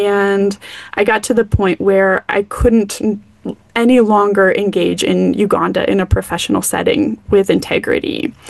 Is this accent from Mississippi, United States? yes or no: no; Colorado Springs, Colorado, United States; I grew up in Colorado Springs, and so for those who don't know, that is the epicenter of white evangelical fundamentalist Christianity.